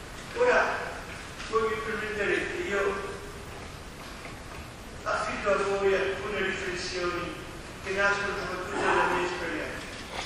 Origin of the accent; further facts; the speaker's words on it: Trentino-Alto Adige, Italy; io vengo dalla Val di Non del Trentino